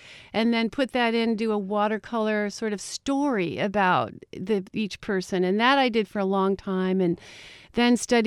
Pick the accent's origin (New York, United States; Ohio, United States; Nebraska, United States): Ohio, United States; Toledo; I grew up in Ohio, in Toledo, Ohio, and I am from a pretty big, very Greek family, restaurant family.